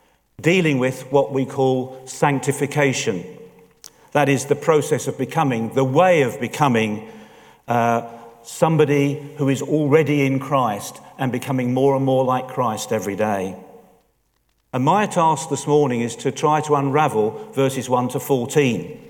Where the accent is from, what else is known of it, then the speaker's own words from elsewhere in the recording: London, United Kingdom; but being a Londoner, I actually heard him speak once.